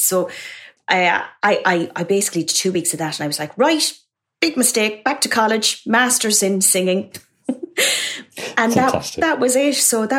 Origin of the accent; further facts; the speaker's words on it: Mullingar, Westmeath, Ireland; I went to a nun school and it was in a convent in my hometown of Mullingar in Ireland.